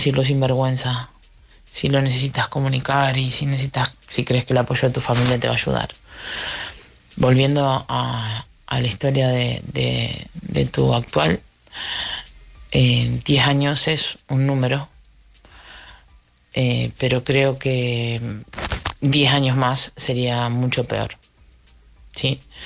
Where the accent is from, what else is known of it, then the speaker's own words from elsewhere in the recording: Argentina; Soy argentina, llamo para hablar